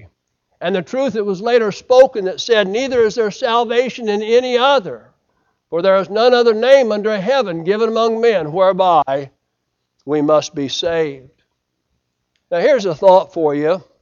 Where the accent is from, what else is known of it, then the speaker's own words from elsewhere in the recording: United States; I am an American, and they appreciated America.